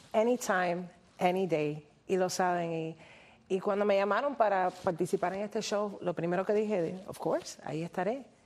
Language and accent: Spanish; United States; born there; He hecho un llamado a todas mis amistades que somos americanos, que somos nacidos aquí